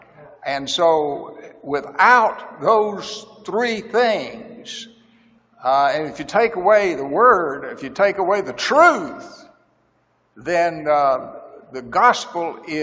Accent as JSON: {"language": "English", "region": "South Carolina", "country": "United States", "said": "I'm not a scholarly. I come from South Carolina. We say is and ain't, tis and all that, and yep and nope and y'all."}